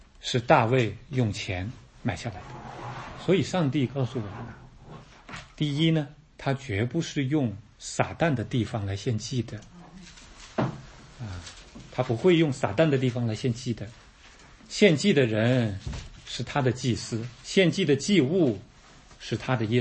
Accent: China; 我们中国人特别看重的

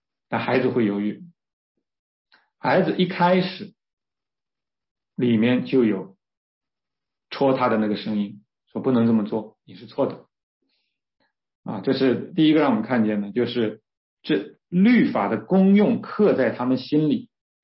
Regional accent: China; 我们中国人的良心也说这些不对呀

